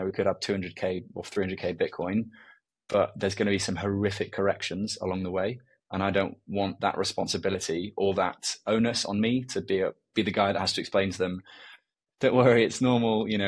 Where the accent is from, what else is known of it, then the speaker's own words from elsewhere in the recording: England, United Kingdom; now in Portugal; they know that I'm the English, and they treat me as such, and it's good fun. Like I have a good rapport with the people that I know here on a local basis.